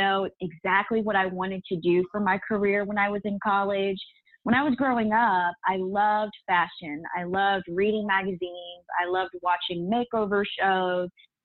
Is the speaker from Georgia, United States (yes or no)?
yes; Atlanta, Georgia, United States; now in Dallas, United States; So I grew up in Atlanta, Georgia, and I currently live in Dallas, Texas. So I do consider myself a Southern Belle.